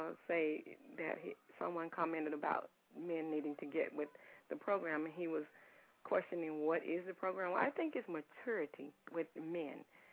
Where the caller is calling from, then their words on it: Fort Myers, Florida, United States; I'm calling from Fort Myers, Florida.